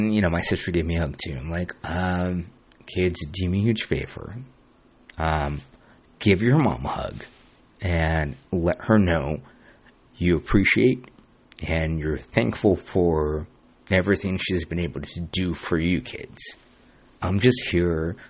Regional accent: Santa Ana, California, United States; I was born and raised in Santa Ana. I've been in a lot of fucking fights, in gang fights.

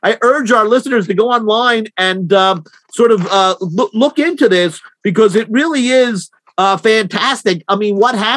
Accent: New Jersey, United States; The turkeys were attacking people in New Jersey from my home state.

